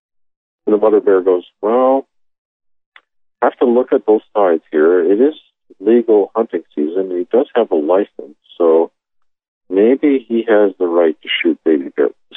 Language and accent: English; Canada; now in United States; But I grew up in Canada where there's just not all these automatic weapons and handguns everywhere.